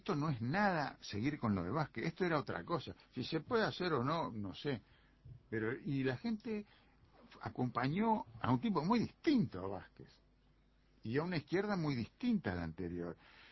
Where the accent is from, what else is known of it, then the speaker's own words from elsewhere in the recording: Uruguay; Yo también, no sé si porque soy uruguayo o porque tengo más de 70 años